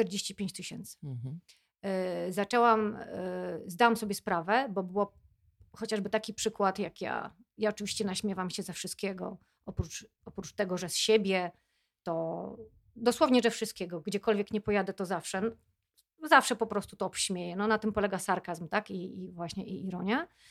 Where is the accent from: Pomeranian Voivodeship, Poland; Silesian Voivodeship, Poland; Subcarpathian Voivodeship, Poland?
Pomeranian Voivodeship, Poland; Gdańsk; Jestem z Gdańska